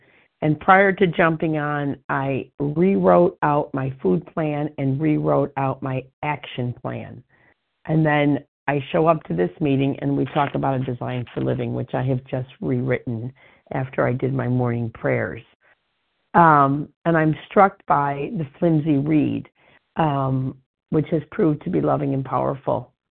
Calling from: Chicago, Illinois, United States; and I'm calling from Chicago, Illinois.

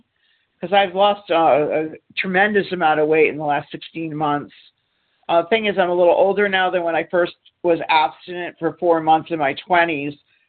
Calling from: Boston, Massachusetts, United States; I'm calling from the Boston, Massachusetts area this morning.

